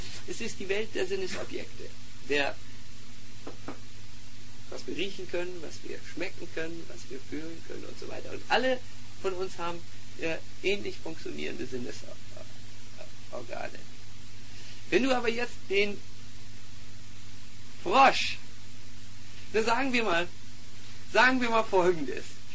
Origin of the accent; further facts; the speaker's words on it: Switzerland; So, für uns als Schweizer ist es so, dass eine natürliche Gesprächsentfernung vielleicht 1,08 Meter betragen sollte.